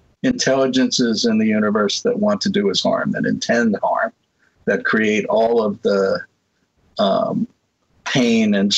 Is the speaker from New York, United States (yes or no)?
yes; Brooklyn, New York, United States; You know, unfortunately, I'm from Brooklyn, so I understand that.